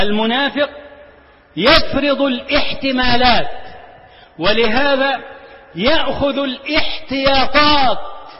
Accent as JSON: {"language": "Arabic", "country": "Egypt"}